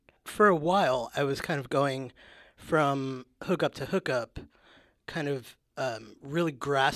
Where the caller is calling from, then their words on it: New York City, New York, United States; Yeah, I'm talking from New York City.